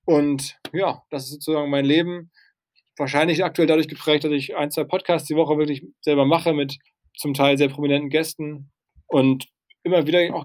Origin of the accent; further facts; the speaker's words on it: Essen, North Rhine-Westphalia, Germany; also born or lived in New York, United States; Ja, also ich bin gebürtig aus dem Ruhrgebiet, aus Essen, habe da irgendwie mein Abi gemacht